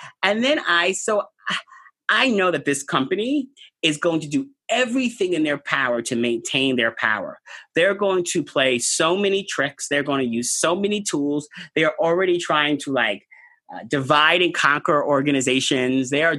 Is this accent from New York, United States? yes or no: yes; New York City, New York, United States; I hate going to DC. It's like not my favorite thing. I'm a New Yorker.